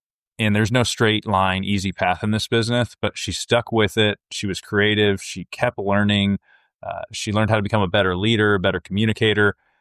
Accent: Oregon, United States; She's in Oregon. I grew up in Oregon

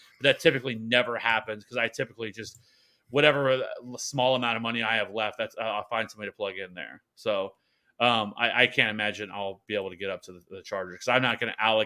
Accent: Kansas City, Missouri, United States; Even though I am a Chiefs fan, I'm from Kansas City.

